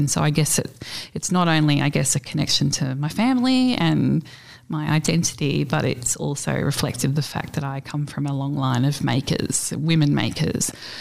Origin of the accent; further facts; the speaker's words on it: Canberra, Australian Capital Territory, Australia; my own country is, you know, ash forests, and even though I grew up in Canberra, feeling like I can go somewhere where there's running water and just be in the bush within minutes from my house